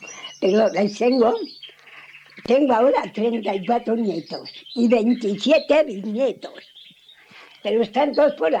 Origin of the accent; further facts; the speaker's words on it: Nava del Rey, Castile and León, Spain; born there; also born or lived in Biscay; now in Valladolid, Spain; Nava del Rey.